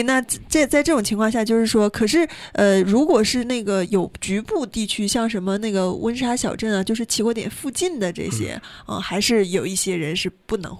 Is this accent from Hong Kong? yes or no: no; California, United States; 那其实这个 Sonoma County 的大火不仅是牵动着我们加州人的心哈